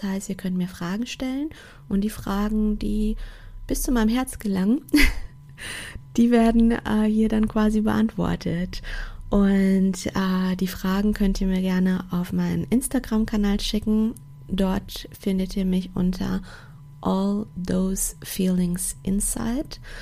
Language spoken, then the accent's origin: German; Portugal; ich komme aus einem kleinen Dorf in Portugal, also in Lissabon, Großstadt, wäre das vielleicht auch anders gewesen. Aber in dem Dorf, wo ich herkomme, kennt jeder jeden gefühlt.